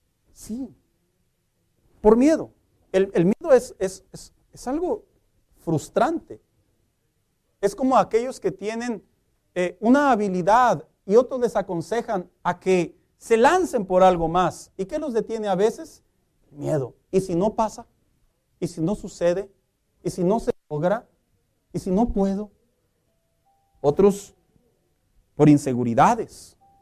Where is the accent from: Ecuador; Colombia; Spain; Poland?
Colombia; Antioquia; Miren, así somos los paisas.